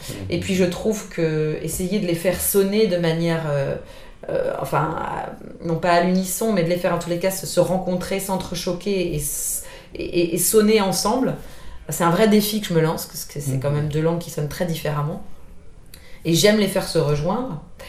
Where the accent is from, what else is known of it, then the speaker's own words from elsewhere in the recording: France; je vis en France, j'ai été élevée en France.